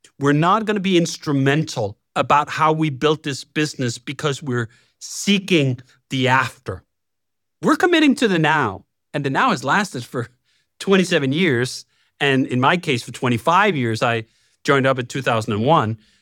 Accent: Denmark; I grew up in Denmark, working class, where I did have occasionally, like, it's near the end of the month, there's no more money.

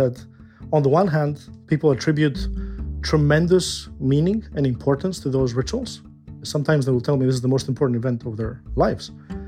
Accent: Greece

